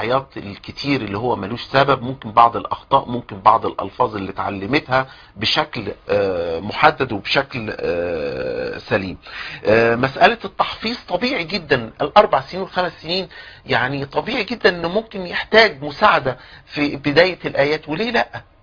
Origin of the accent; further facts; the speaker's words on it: Egypt; عندنا في مصر مجموعة من الاساتذة العظام اللي موجودين في الطب النفسي